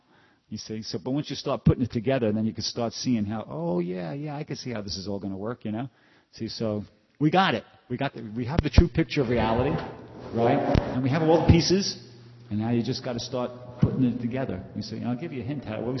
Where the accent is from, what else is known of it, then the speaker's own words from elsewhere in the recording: New York, United States; I'm from New York, like you.